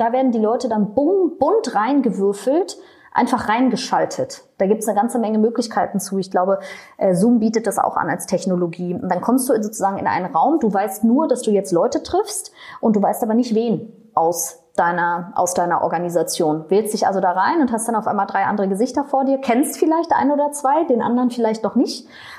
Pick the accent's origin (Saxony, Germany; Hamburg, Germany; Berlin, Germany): Berlin, Germany; Ich komme aus Berlin, das rutscht dann so raus.